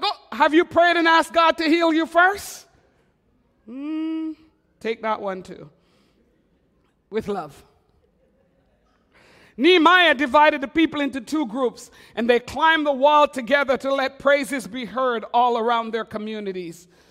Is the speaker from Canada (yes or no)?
yes; Quebec, Canada; Remember, I'm from Quebec.